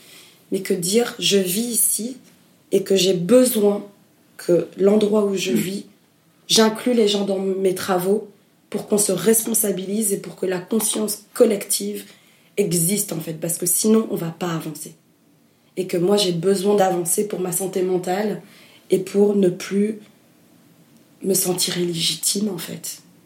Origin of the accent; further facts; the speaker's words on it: Burundi; born there; Moi, je suis habitée par le Burundi, par mon pays natal, par des cauchemars de la guerre